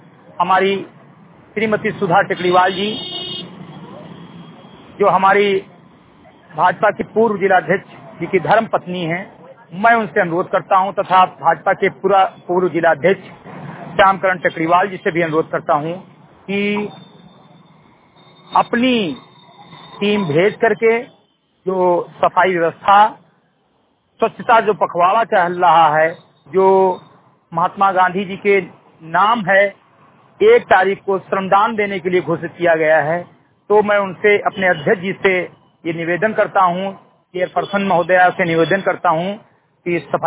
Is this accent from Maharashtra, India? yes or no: no; Sindhigarhi, Uttar Pradesh, India; ग्राम सभा सिंधीगढ़ी विकासखंड मेंतुरा जनपद बहराइच का मूल निवासी हूँ तथा सामाजिक कार्यकर्ता हूँ